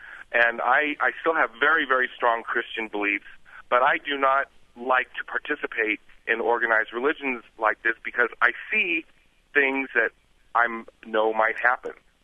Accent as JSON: {"language": "English", "region": "California", "country": "United States", "tie": "born or raised there", "said": "the church that I grew up in California in the mid-70s"}